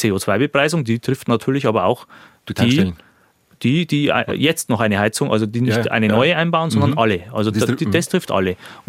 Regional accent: Neustadt an der Waldnaab, Bavaria, Germany; bei uns in Neustadt zum Beispiel, wo ich herkomme, Neustadt an der Waldnaab

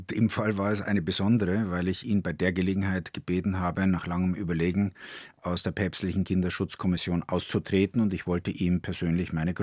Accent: Kareth, Bavaria, Germany; Ich bin in dem Ort Karet bei Regensburg aufgewachsen

